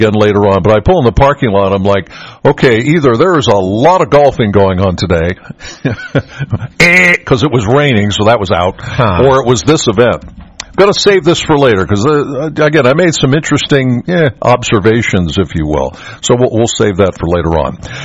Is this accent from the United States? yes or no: yes; Penns Valley, Pennsylvania, United States; I said, okay, I'm from Penns Valley. What about Penns Valley?